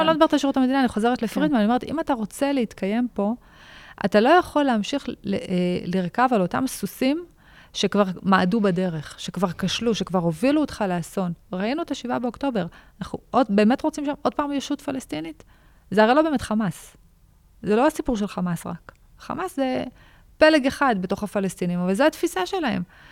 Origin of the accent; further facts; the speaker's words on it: Hatzor HaGlilit, Northern District, Israel; זה לא שכאילו עכשיו נולדתי עם מפת ארץ ישראל ביד, נולדתי, גדלתי בחצור הגלילית, רק בשנות ה-20 המאוחרות שלי הייתי במערת המכפלה